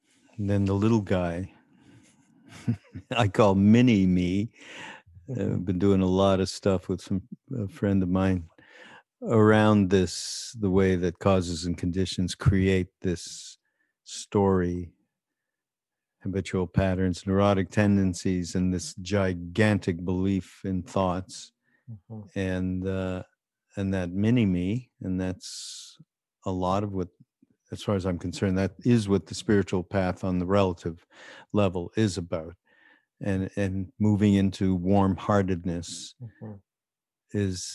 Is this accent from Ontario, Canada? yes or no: no; Montreal, Quebec, Canada; I'm going to blame this all on my Jewish heritage, okay? And coming from also, I come from Montreal, So being Canadian